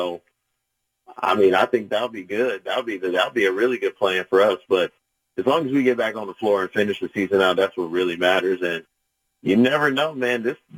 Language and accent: English; Indianapolis, Indiana, United States; And it was just great growing up in Indianapolis